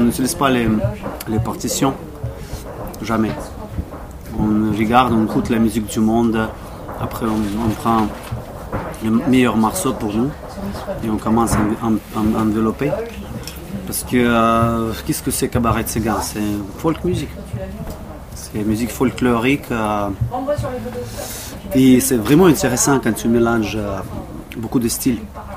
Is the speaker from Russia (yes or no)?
yes; Russia; French is a second language; moved away as an adult; now in Montpellier, France; qui étaient chez moi en Russie. Voilà. Je suis venu à Montpellier. J'ai signé un contrat comme musicien et après j'ai resté.